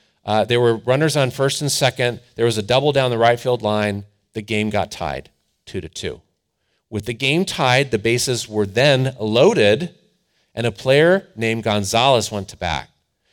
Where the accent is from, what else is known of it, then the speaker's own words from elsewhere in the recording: Cleveland, Ohio, United States; But I grew up in Cleveland. There's only so many losing seasons you can handle when you grow up in Cleveland.